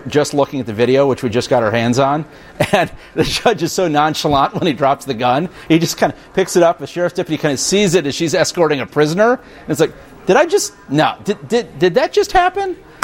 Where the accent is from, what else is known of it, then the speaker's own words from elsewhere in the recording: Homewood, Illinois, United States; Of course, born and raised in Homewood, you went to Aurelio's at least 9 nights a week.